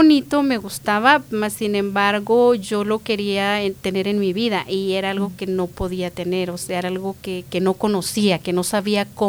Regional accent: Durango, Mexico; Yo nací en México, Lidia, para ser exacta, en un pueblito del estado de Durango. Ajá. Yo soy de Durango, la tierra de los alacranes, así se les conoce. Sí, un pueblo pequeñito, un ranchito, muy, muy pequeño.

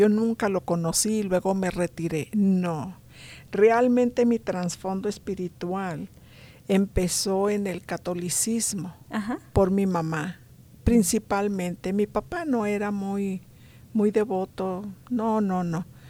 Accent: Chihuahua, Mexico; Yo soy de Chihuahua, Chihuahua, México.

